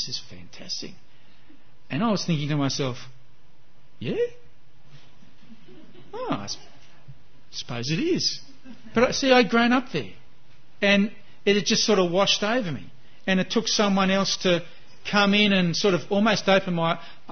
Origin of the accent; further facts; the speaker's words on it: Gosford, New South Wales, Australia; I grew up on the Central Coast at Gosford.